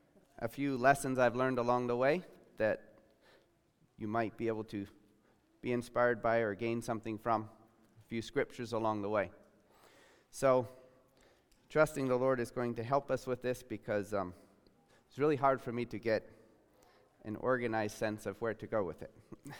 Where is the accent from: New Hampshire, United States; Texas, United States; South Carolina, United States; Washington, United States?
Washington, United States; Summer of 95, I grew up basically in Washington State. Born and raised there, and the summer of 95 found me working in the Willamette Valley in Oregon